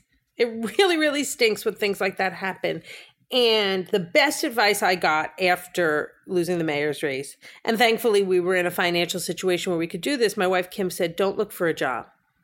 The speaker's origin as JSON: {"language": "English", "town": "Long Island", "region": "New York", "country": "United States", "tie": "born or raised there", "said": "And when I was a kid, I grew up on Long Island and there were little stables everywhere."}